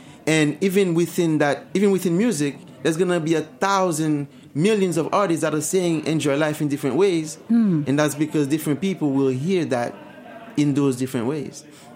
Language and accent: English; Haiti; I remember growing up in Haiti